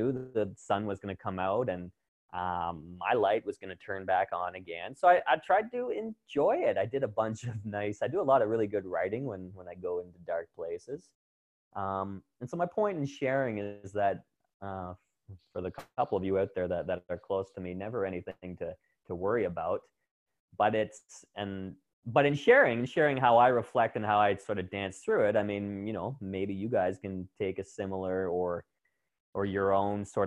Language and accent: English; Kingston, Ontario, Canada; I went a little bit north and east to my hometown, Kingston, Ontario, and was super fortunate to spend a month there.